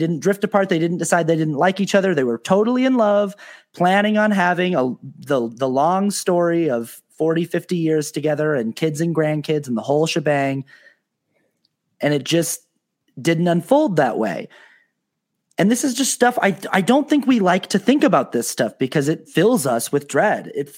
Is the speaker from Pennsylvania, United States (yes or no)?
no; Utah, United States; And I was raised Mormon in Utah, so that was a really strong blueprint.